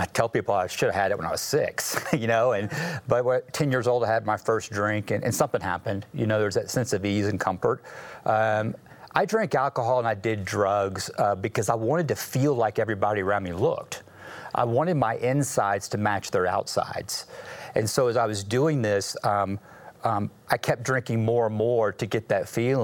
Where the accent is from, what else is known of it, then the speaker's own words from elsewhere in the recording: Plano, Texas, United States; I grew up in the Dallas area, and actually grew up in Plano, Texas.